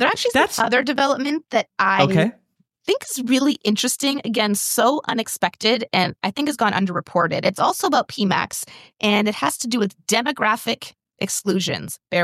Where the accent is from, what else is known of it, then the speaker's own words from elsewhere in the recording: Canada; I'm Canadian.